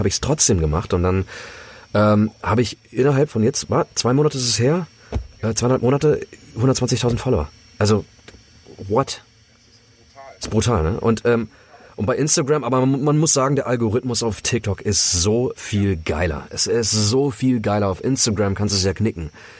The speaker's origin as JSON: {"language": "German", "country": "Germany", "tie": "born or raised there", "said": "ich bin in Deutschland mit Nutella groß geworden"}